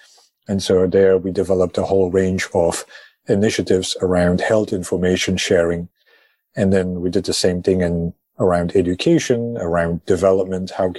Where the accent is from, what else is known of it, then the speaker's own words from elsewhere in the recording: Belgium; English is a second language; also born or lived in Scotland / Oxford; now in New York City, United States; As you might hear from my accent, I initially grew up in Belgium and then subsequently left Belgium to, go via Scotland and Oxford and ended up here in New York City.